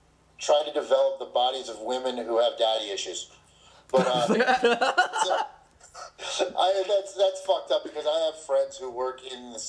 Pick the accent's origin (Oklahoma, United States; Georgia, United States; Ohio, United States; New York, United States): New York, United States; As a kid, that says how old I am, and I grew up in New York.